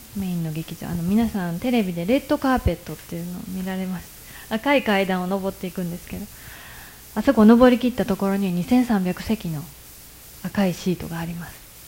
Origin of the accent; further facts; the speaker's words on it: Nara, Japan; 私は奈良で生まれて育って